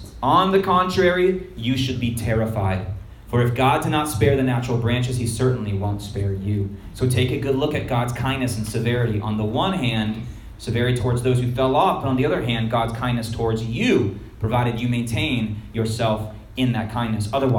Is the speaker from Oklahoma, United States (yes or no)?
no; Florida, United States; I grew up in Florida, you see these wild orange trees